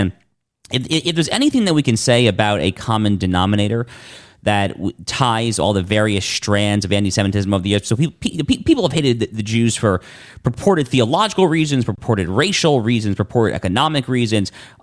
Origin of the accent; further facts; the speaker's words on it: United States; that is not the America that I, as an American patriot Jew myself, that is not the country that I was raised in.